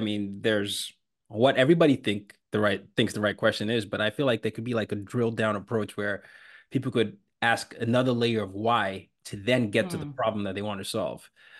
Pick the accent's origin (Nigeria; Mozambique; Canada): Nigeria; moved away; I'm an immigrant, I'm from Nigeria